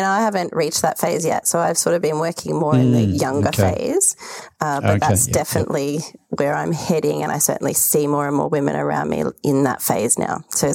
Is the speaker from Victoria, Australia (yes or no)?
yes; Frankston, Victoria, Australia; born there; I was born in Victoria in Melbourne, or in Frankston. So that's in Australia, down the bottom of Australia for people that aren't Australian. And it's kind of a coastal area.